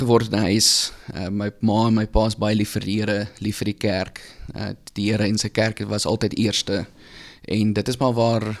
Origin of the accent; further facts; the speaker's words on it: Benoni, Gauteng, South Africa; now in Oshakati, Namibia; Ja, ek kom van Benoni af. Ek en my vrou, oorspronkelijk al die jare daar groot geword, school gegaan, alles. En na Benoni natuurlijk gaan studeer in Potch, en nou is ons hier.